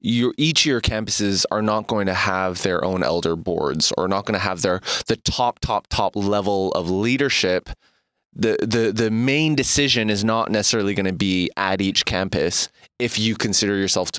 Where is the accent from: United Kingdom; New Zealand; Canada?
Canada; now in United States; But as a Canadian, when I moved to the States, I had a letter that I had to mail out.